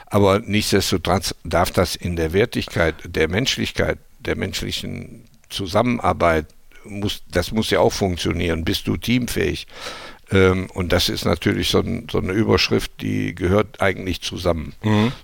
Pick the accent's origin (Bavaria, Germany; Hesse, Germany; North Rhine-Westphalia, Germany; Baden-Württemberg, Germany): North Rhine-Westphalia, Germany; Emmerich; Emmerich ist jetzt nicht weit weg, wird auch meine Heimatstadt bleiben.